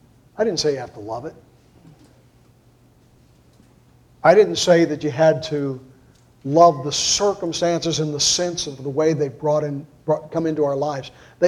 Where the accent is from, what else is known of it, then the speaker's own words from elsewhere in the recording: Cincinnati, Ohio, United States; born there; Now, I was born in Cincinnati, Ohio. I am not a country boy. I don't understand cows. I don't understand pigs.